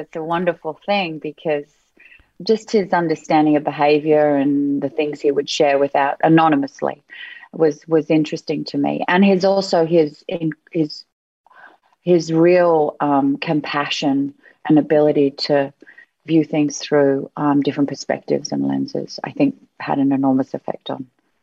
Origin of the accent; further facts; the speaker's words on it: Washington, District of Columbia, United States; also born or lived in Hawaii; For a bit over a year, and then we moved to, till I was about 18 months, I think, and then we moved to Washington, D.C.